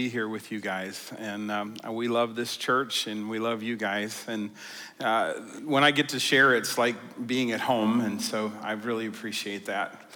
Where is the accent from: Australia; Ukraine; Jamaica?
Australia; And growing up in Australia, I heard six white boomers.